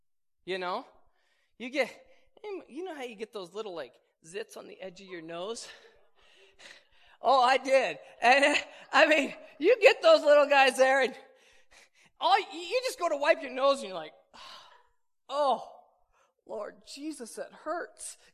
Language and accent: English; the South, United States; You from the South? I'm from the South.